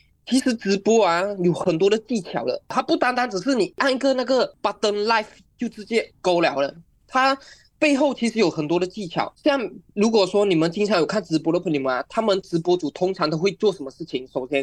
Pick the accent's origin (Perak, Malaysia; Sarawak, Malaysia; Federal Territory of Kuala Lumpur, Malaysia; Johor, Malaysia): Sarawak, Malaysia; Sibu; 带着他们来到我的家乡思吴吃喝玩乐以及古晋